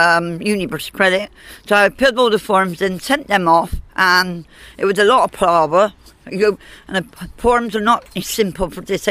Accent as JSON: {"language": "English", "town": "Bedminster", "region": "South West England", "country": "United Kingdom", "said": "I'm 55 and I'm from Bedminster."}